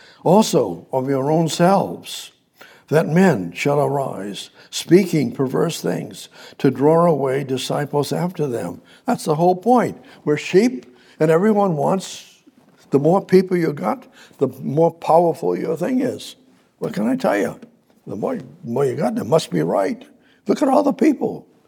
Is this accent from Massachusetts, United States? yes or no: yes; Massachusetts, United States; I was raised in Methodist Church up in Massachusetts and all of that.